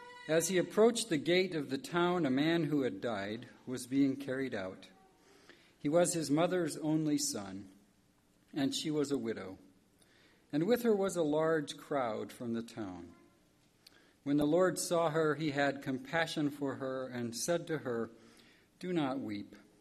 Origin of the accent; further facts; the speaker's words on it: Indiana, United States; I came here from Indiana, the flat, industrialized part of Indiana